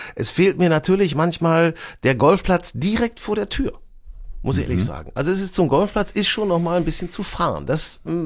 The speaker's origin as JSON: {"language": "German", "region": "Lower Saxony", "country": "Germany", "tie": "born or raised there", "said": "ich bin auf dem Dorf aufgewachsen, in der Nähe von Hannover und ich brauch's so ein bisschen diese Anmutung von Weite."}